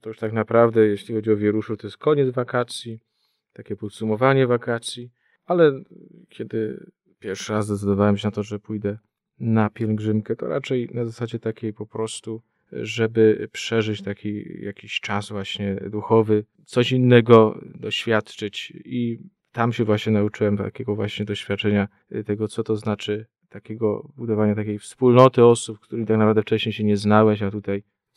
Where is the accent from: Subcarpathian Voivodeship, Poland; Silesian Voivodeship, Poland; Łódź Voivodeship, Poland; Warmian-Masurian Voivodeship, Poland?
Łódź Voivodeship, Poland; Znaczy ja pochodzę z ziemi wieruszowskiej.